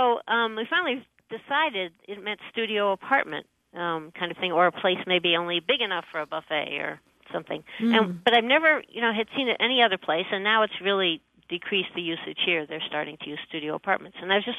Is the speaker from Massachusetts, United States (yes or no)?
no; Connecticut, United States; When I grew up in Connecticut, it was flat rather than apartment.